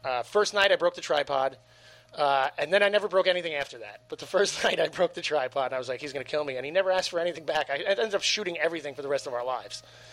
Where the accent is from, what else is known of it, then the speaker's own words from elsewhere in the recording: New Jersey, United States; Bergen County, right over the bridge.